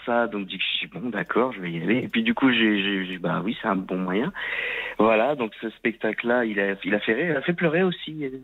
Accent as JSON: {"language": "French", "region": "Normandy", "country": "France", "said": "Que j'ai présenté ici, alors juste ici, chez moi, en Normandie"}